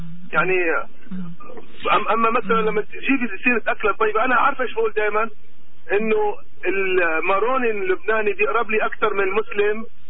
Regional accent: Palestine; now in Canada; انا بقعد بين فلسطينية ما بحس حالي فلسطيني، وأقرب للسوريين لأنه أمي سورية

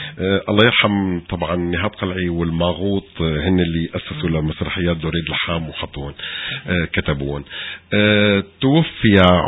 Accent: Syria

